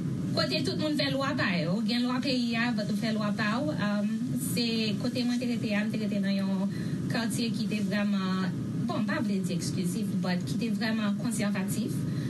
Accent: United States; French is a second language; je suis américain tout, ça passe.

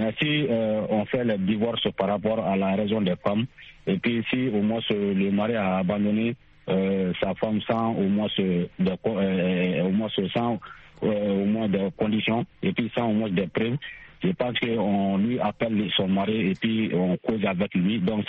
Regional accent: Sonikeni, Mali; Chez nous, ici, au Mali, surtout dans mon village natal à Sonikeni

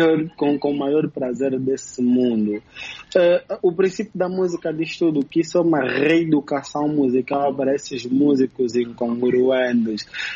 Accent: Cabinda, Angola; Sou de Cabinda, cantei com o músico de Cabinda

